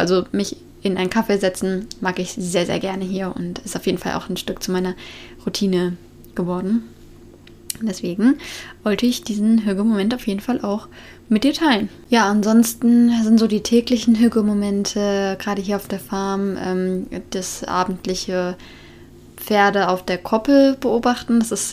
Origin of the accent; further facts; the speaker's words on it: Germany; moved away; Und dann habe ich eben gesagt, ich komme aus Deutschland.